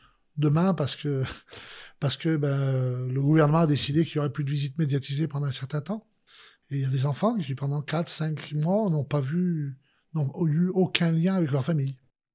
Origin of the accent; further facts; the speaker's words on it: Feurs, Auvergne-Rhône-Alpes, France; born there; Ah, je suis né à Feur.